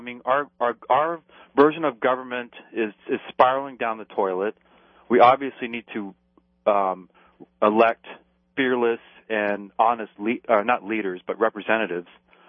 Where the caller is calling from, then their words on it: Washington, United States; Oh, Washington.